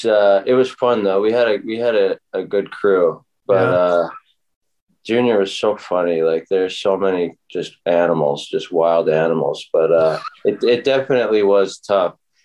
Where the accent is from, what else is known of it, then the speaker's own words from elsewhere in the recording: Edmonton, Alberta, Canada; No, I was an Oilers fan, but I like playing Sabres for that video game. I like playing them on NHL.